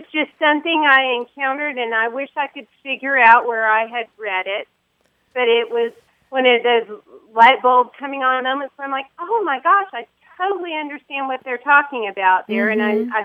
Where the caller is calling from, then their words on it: Panama City, Florida, United States; I'm calling from Panama City, Florida.